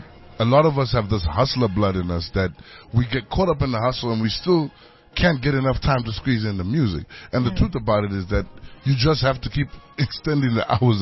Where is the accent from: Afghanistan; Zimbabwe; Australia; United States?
Zimbabwe; Sometimes you won't even say you're Zimbabwean.